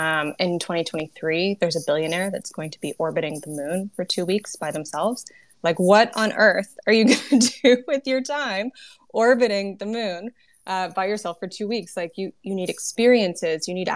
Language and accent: English; Canada; I'm Canadian, and so apologies are like second nature.